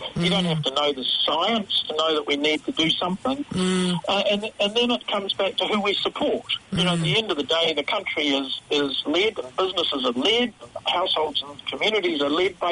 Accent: Auckland, New Zealand; born there; So I was born in Auckland back in 1958, when Auckland was a slightly smaller city. I went away to boarding school in Hamilton when I was a teenager, and then went to Otago University

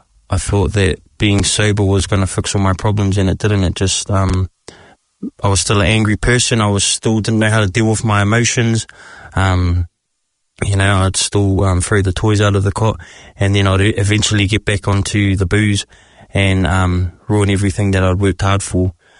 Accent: Wellsford, Auckland, New Zealand; I'm from Wellsford

